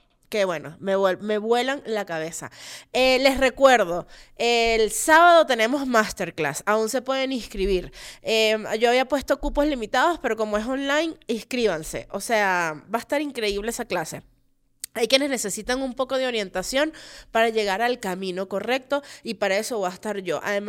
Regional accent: Los Teques, Miranda, Venezuela; Una de las cosas que yo más extraño de mi Caracas, que no es mía porque yo soy de Los Teques

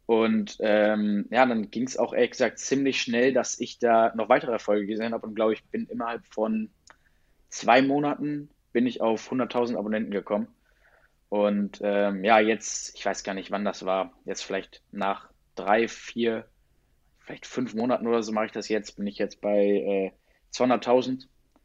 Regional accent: Hannover, Lower Saxony, Germany; Also ich komme aus Hannover, für alle, die es nicht wissen.

